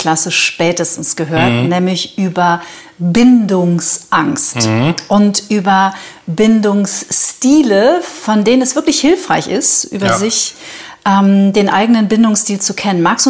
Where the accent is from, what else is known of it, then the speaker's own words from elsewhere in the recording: Bavaria, Germany; Er hat mich zu Hause in meiner Heimat im Fünfseenland im schönen Oberbayern besucht